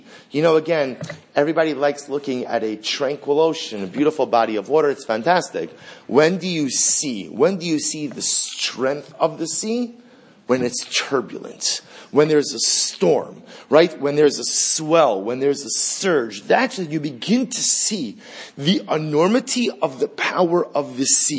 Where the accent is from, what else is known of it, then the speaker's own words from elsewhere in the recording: New Jersey, United States; So, I'm from New Jersey, so what do I know about sailing?